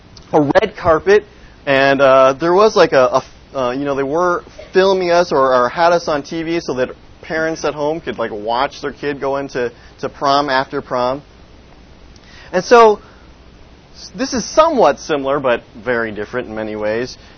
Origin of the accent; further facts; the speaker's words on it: Racine, Wisconsin, United States; And in my hometown, in Racine, prom is so much of a bigger deal than it is here. Because maybe it's because we're a smaller town, you know, Racine is about 100,000 people.